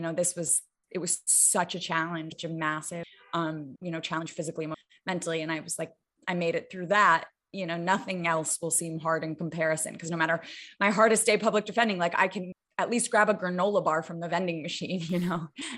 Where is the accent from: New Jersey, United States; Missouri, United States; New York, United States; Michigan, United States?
New York, United States; Manhattan; also born or lived in Beijing, China / Hong Kong / Washington, D.C., United States / Syracuse, United States; I grew up in Manhattan, lived in Beijing and Hong Kong, Washington, D.C. for, you know, middle school through high school. And then was, you know, on a college campus in Syracuse, New York.